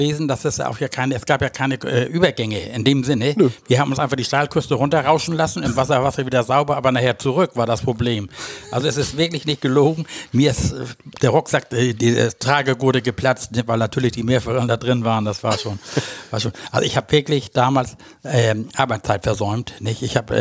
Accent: Husum, Schleswig-Holstein, Germany; ich bin in Husum groß geworden, das ist der nächstgrößere Ort hier in Nordfriesland.

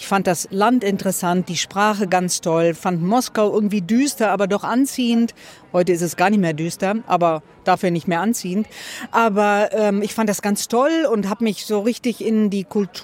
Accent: Unna, North Rhine-Westphalia, Germany; ich komme aus Unna in Westfalen

